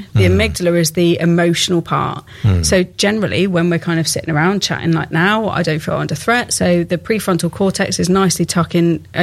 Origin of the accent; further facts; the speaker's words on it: South West England, United Kingdom; Now, I'm from Somerset, so the biggest kind of train station that I'd ever seen was Bath, Bristol, right?